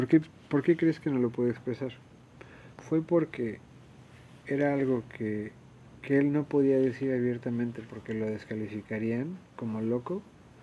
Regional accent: Mexico City, Mexico; now in Cancún, Mexico; yo como chilango jamás hubiera entendido que alguien me dijera que Cancún era una ciudad horrible.

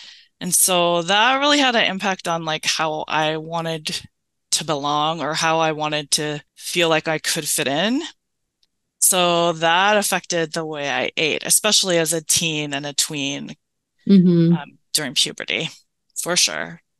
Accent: Hawaii, United States; I was born and raised on Oahu, and I'm from a mixed multi-ethnic, multicultural family.

